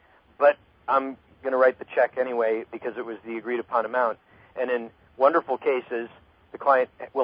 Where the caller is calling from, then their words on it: Camarillo, California, United States; I'm calling from Camarillo.